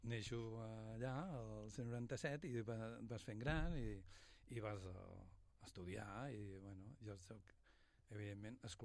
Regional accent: Sabadell, Catalonia, Spain; jo neixo a Sabadell, soc sabadellenc, i neixo a la part de la Creu Alta, al carrer Batlle Vell, al 197.

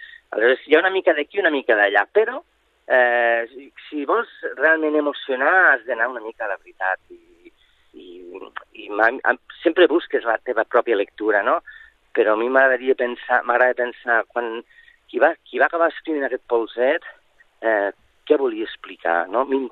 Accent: Lleida, Catalonia, Spain; Tot i que soc de Lleida, des del principi em sonen una mica aquestes cases de l'Eixample, de sostre alt

